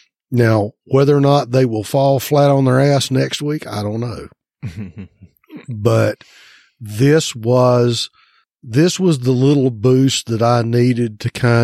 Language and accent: English; North Carolina, United States; Noon, growing up in North Carolina, we had Mid-Atlantic Championship Wrestling.